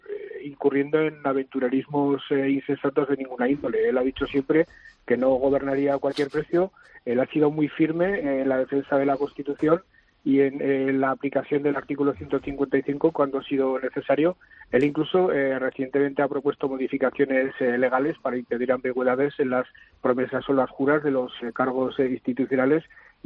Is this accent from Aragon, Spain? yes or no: yes; Aragon, Spain; que Aragón, mi tierra, yo como presidente